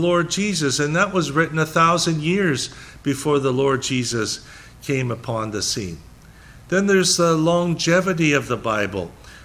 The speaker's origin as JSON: {"language": "English", "country": "Canada", "lives_now": "Florida, United States", "said": "Now, I'm from Canada. I've seen so much snow, I don't ever want. That's why I'm living in Florida now."}